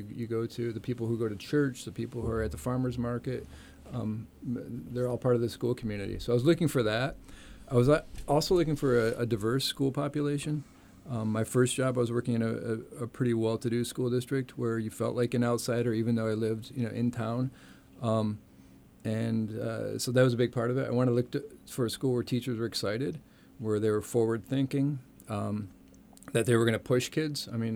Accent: Michigan, United States; I grew up in Michigan, and kids there would recognize them

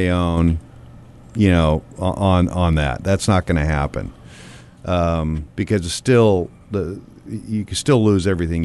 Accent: Eugene, Oregon, United States; I grew up in the Eugene area, and Pleasant Hills, a little area outside of that where he had his farm.

